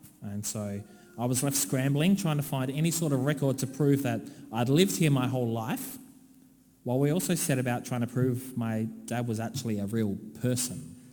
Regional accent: Australia; me being formally recognised as an Australian citizen, and I got a citizenship certificate, even though I had always lived here

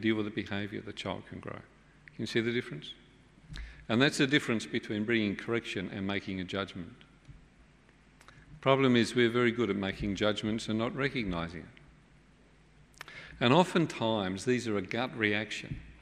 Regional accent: England, United Kingdom; now in Australia; But the reality is that when we came out from England as 10-pound Poms, life was very difficult.

